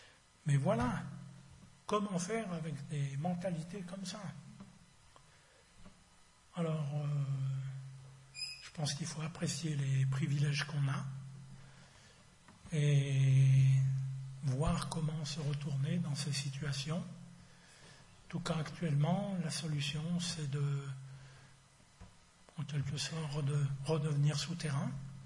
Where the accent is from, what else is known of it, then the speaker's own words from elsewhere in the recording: Villeurbanne, Auvergne-Rhône-Alpes, France; dans la rue où j'ai grandi, là, à Villeurbanne